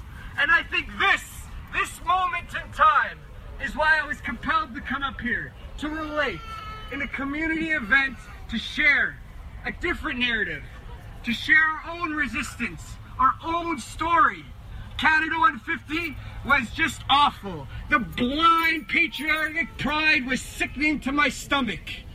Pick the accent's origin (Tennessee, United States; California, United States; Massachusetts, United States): California, United States; I'm from the Central Coast. I hail from a very secluded place where we don't have big celebrations or massive deep sea ports. I come from a very isolated place